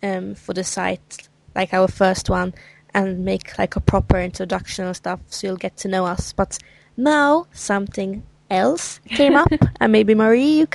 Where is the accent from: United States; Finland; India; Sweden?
Sweden; English is a second language; And we forgot to say we're both from Sweden.